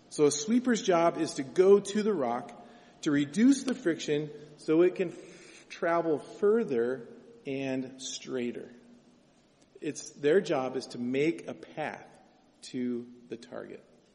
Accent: Medford, Oregon, United States; When I was younger, I grew up in Medford down in southern Oregon, and I had a lot of family around.

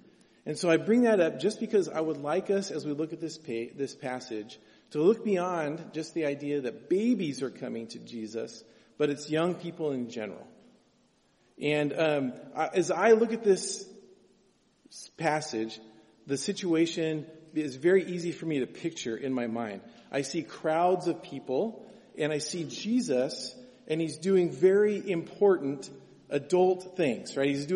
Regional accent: Medford, Oregon, United States; When I was younger, I grew up in Medford down in southern Oregon, and I had a lot of family around.

